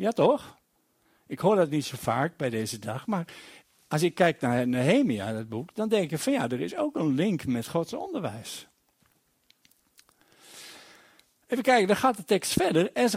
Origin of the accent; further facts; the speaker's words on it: Netherlands; Ik ben ook gewoon een Nederlander die cultuur zo heeft.